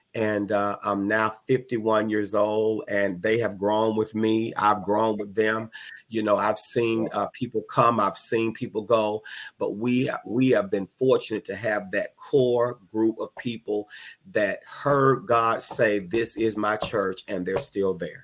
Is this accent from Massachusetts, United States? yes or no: no; Pensacola, Florida, United States; also born or lived in New Jersey; from Antioch Baptist Church here in Pensacola, Florida. Okay. I grew up actually at the church. We moved from New Jersey in 1972.